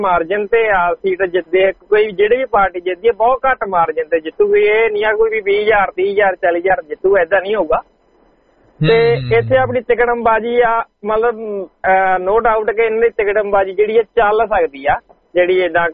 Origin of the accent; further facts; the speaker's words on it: Khadoor Sahib, Punjab, India; ਤੇ ਮੇਰਾ ਪਿੰਡ ਵੈਸੇ ਖਡੂਰ ਸਾਹਿਬ ਦੇ ਵਿੱਚ, ਮੇਰਾ ਪਿੰਡ ਖਡੂਰ ਸਾਹਿਬ ਚ ਆਉਂਦਾ।